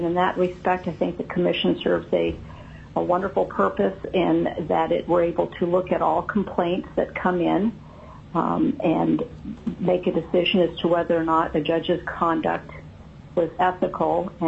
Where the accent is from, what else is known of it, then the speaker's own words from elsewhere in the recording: Fairbanks, Alaska, United States; I reside in Fairbanks. I'm a third-generation Alaska. I was born and raised in Fairbanks.